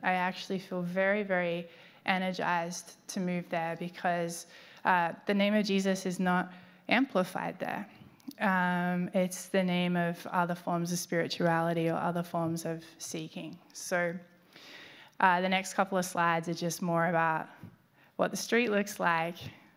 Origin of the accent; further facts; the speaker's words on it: Australia; moved away as an adult; I'm Australian, and part of that was when I moved here